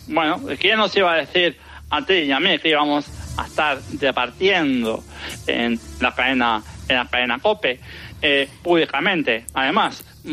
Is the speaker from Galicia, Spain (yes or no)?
yes; Galicia, Spain; yo también soy gallego.